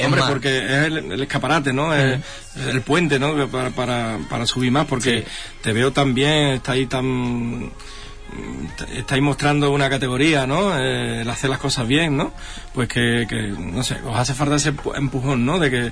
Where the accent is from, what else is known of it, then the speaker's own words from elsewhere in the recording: Huelva, Andalusia, Spain; Porque muchas veces somos de Huelva, estamos aquí en el último rincón del mundo y es muy complicado salir, ¿no? De aquí, de esta zona.